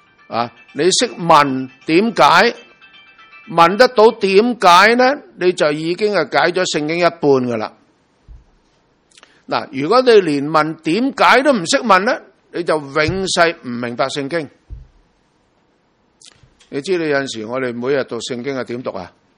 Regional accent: Hong Kong; 中国人，我们香港人很少书的，是吧？

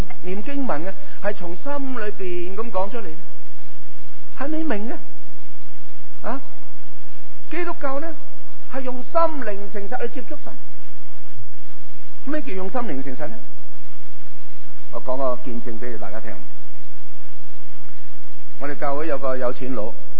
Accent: China; 但我们中国人就是这样的

